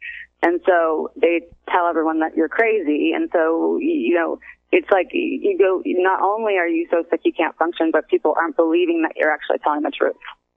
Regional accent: California, United States; also born or lived in Darien, Connecticut; I grew up in California, and then my dad was transferred. He's an airline pilot, TWA airline pilot, and he was transferred to the East Coast. And mm-hmm. I actually went to high school in Darien, Connecticut

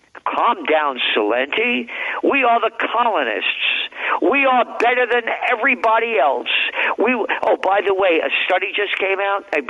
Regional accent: United States; That's not my country. I'm an American.

